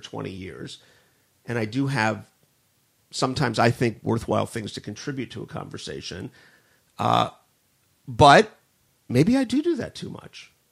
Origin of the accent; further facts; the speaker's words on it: Miami, Florida, United States; I'm from Miami.